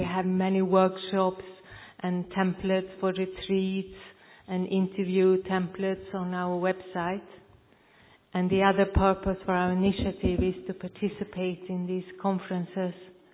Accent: Copenhagen, Capital Region of Denmark, Denmark; I'm from Brahmakumaris in Copenhagen, Denmark

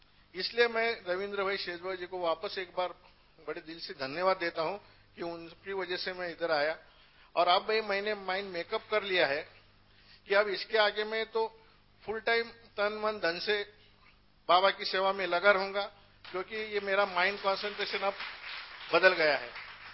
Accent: Pune, Maharashtra, India; मैं पुणे से हूं

